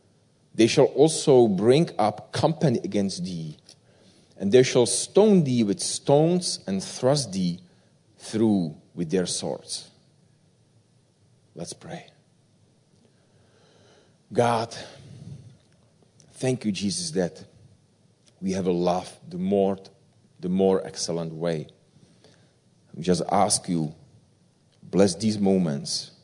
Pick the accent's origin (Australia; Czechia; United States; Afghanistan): Czechia; now in Belgrade, Serbia